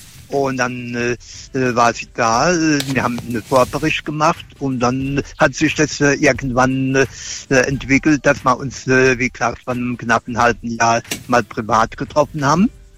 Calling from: Frankenthal, Rhineland-Palatinate, Germany; Ich komme aus Frankenthal, aus der schönen Pfalz.

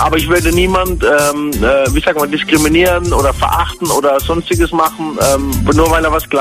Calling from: Nussloch, Baden-Württemberg, Germany; Aus Nussloch bei Heidelberg.

